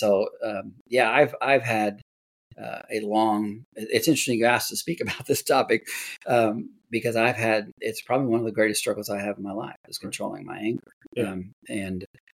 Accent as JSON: {"language": "English", "country": "United States", "said": "I'm an American. I understand we have the freedom to have a say."}